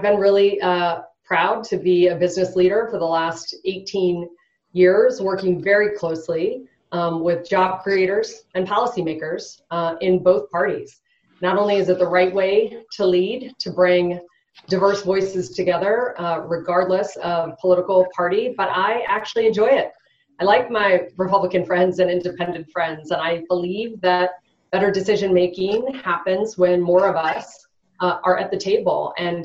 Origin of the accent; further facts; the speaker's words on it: Butte, Montana, United States; I come from Butte and a long line of women leaders, long line of union members who fought for their community.